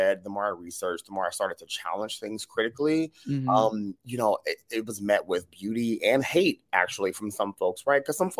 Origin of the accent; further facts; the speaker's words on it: Dayton, Ohio, United States; also born or lived in Youngstown; So I always say my hometown is actually Dayton, Ohio, but my birthplace is Youngstown.